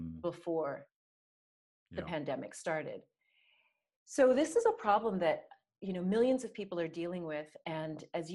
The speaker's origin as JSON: {"language": "English", "country": "United States", "said": "I'm an American, you're from the UK."}